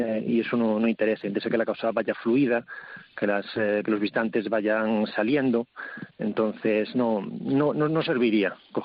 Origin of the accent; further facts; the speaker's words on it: Viveiro, Galicia, Spain; now in A Coruña, Spain; yo soy de Viveiro, aunque actualmente resido en A Coruña ya desde hace años